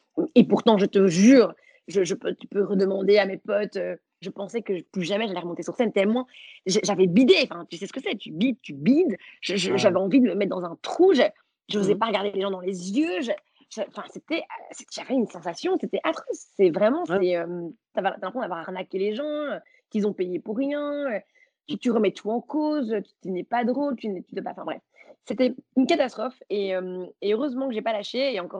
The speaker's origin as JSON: {"language": "French", "country": "Belgium", "said": "Et toi, tu sais que moi, je suis belge."}